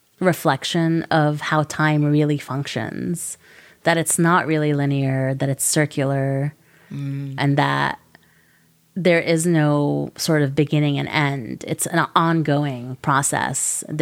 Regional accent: United States; So I thought, oh, I'm an American anyway, so I'll just fly into Ben Gurion Airport.

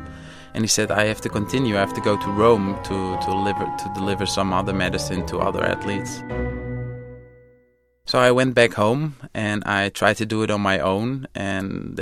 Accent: Netherlands; English is a second language; I'm a cyclist from Holland, and I started riding my bike when I was 11 years old

